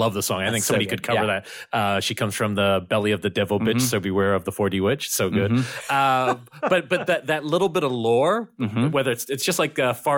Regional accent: New Zealand; I once saw, so I grew up on the Aunt Timpson cinema, because that's where I grew up in New Zealand.

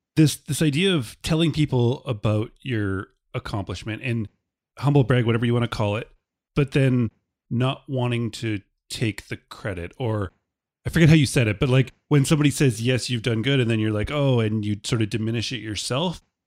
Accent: Canada; I'm a Canadian

